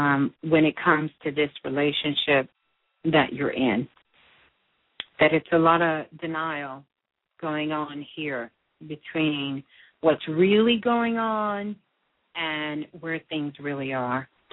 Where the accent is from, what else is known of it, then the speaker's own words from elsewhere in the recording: Brooklyn, New York, United States; From Brooklyn, my hometown.